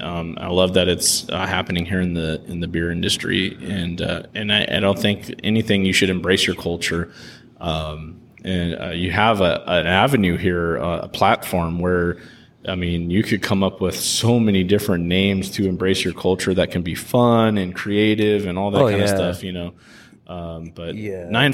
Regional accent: San Diego, California, United States; Obviously, I grew up in San Diego, so I have a lot of Hispanic friends, and I still do.

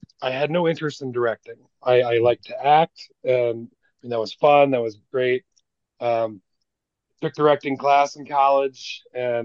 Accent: Sioux Falls, South Dakota, United States; Ooh, well, I was born and raised in Sioux Falls.

